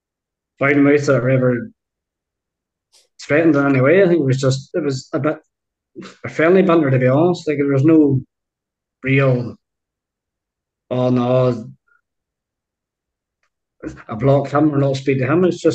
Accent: Ballysally, Northern Ireland, United Kingdom; and I was from Ballysally, you know

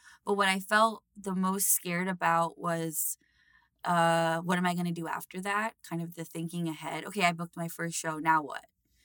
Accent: New York City, New York, United States; You know, I'm proud to say that I grew up in the Bronx. That's where my dad was raised.

